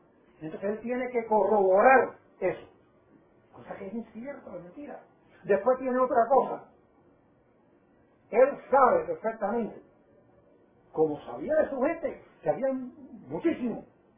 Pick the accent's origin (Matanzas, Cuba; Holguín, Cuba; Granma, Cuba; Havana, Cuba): Matanzas, Cuba; yo soy de Matanza, de tal Cuba